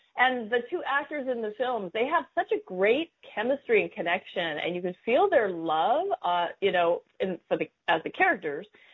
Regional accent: Laguna Beach, California, United States; Well, I grew up in Laguna Beach, Southern California, and, you know, we have beautiful beaches there and everything.

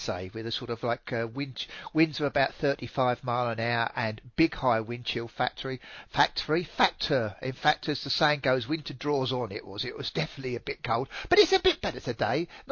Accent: England, United Kingdom; The meetings I was raised to in England

